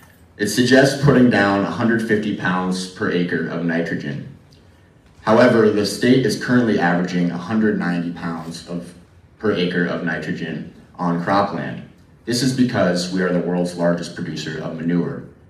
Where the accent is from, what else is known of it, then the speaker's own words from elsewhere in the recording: Virginia, United States; now in Grinnell, United States; I grew up in Central Virginia on a small egg and vegetable farm, and I now run my own urban vegetable garden in Grinnell.